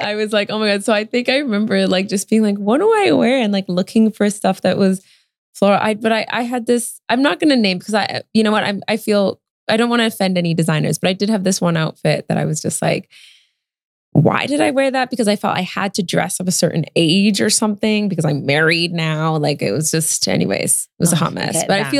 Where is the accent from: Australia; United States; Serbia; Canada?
Canada; I don't know if it's because I'm Canadian.